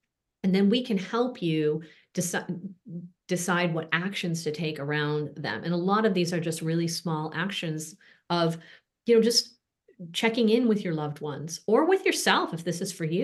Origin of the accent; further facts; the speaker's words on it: Chicago, Illinois, United States; I grew up outside of Chicago. We could tell as kids when it was going to rain by the smell in the air.